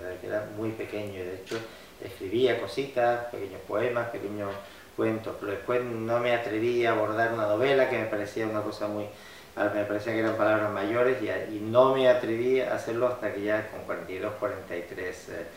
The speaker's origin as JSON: {"language": "Spanish", "town": "Tangier", "region": "Tanger-Tetouan-Al Hoceima", "country": "Morocco", "tie": "born or raised there", "said": "Yo nací en Tánger, que es una ciudad marroquí de padres españoles, pero nací en Tánger, una ciudad que está en el norte de Marruecos, y viví ahí durante Marruecos durante 27 años."}